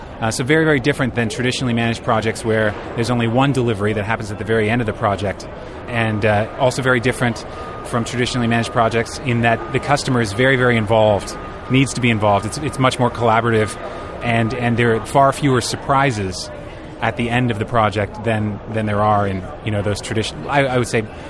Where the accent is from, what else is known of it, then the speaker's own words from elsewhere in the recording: Canada; also born or lived in United Kingdom; now in New York, United States; I lived in the UK for the past 3 years. I'm Canadian, but I lived in the UK for the past 3 years, and I've just recently relocated to New York.